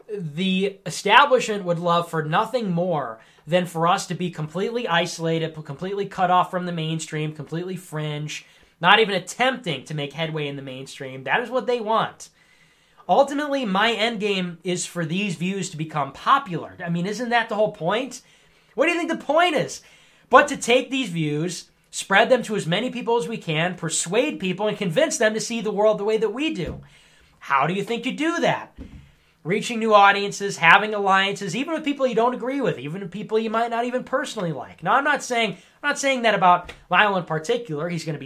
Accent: Ireland; But, you know, look, I'm Irish, so kind of based.

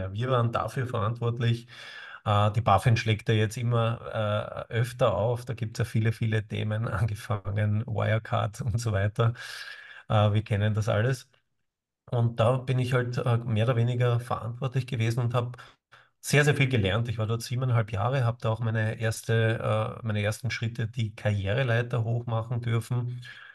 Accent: Austria; Ich bin Österreicher, bekennender Österreicher. Ich lebe in der schönsten deutschsprachigen Stadt, nämlich Wien. Jetzt gerade bin ich aber in meinem Haus im Burgenland

